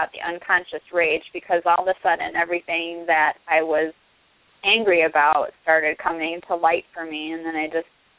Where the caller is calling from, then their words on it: Chicago, Illinois, United States; I'm calling from the Chicagoland area.